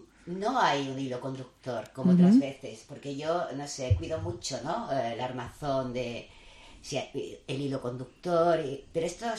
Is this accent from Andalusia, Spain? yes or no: yes; Jaén, Andalusia, Spain; dedicada a mi tierra, a okay. Andalucía. En concreto Jaén